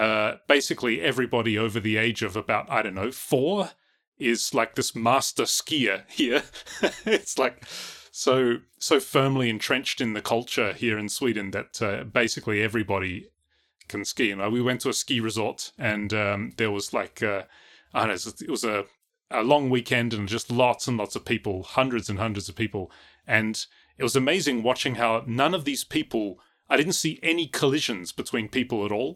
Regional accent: Australia; I mean, remember, I'm Australian, so, you know, snow is not exactly my thing.

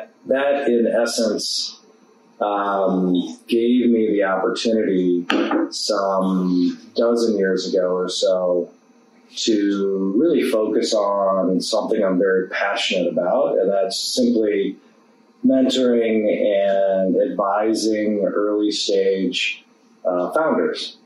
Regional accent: Canton, Ohio, United States; So I grew up in Northeast Ohio. I was born in Canton.

